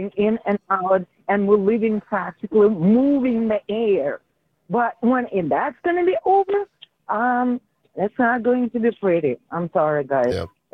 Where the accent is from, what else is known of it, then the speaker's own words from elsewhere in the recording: Russia; now in Milwaukee, United States; You know, I'm from Russia, right? So from the small age, we start learning about revolution.